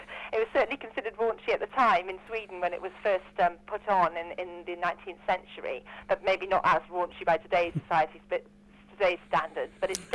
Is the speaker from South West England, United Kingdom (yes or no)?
no; Wales, United Kingdom; I'm originally from Wales, so I do quite a lot of Welsh TV.